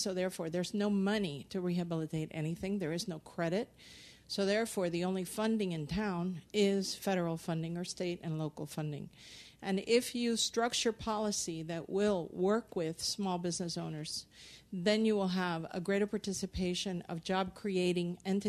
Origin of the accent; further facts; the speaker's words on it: Miami, Florida, United States; I'm from Miami, Florida.